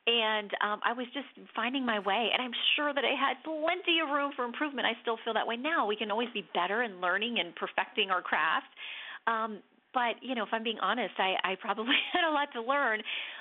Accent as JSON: {"language": "English", "region": "Florida", "country": "United States", "tie": "born or raised there", "said": "I'm born and bred in Florida. I would love to have stayed there"}